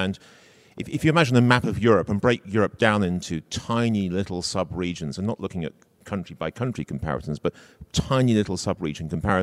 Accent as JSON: {"language": "English", "region": "London", "country": "United Kingdom", "said": "So I come from Greater London."}